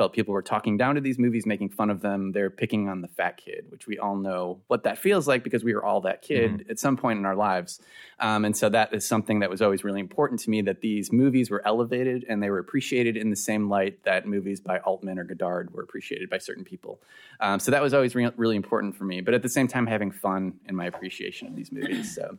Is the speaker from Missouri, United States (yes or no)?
no; Chicago, Illinois, United States; I grew up in Chicago. And then in the suburb of Chicago Heights where we lived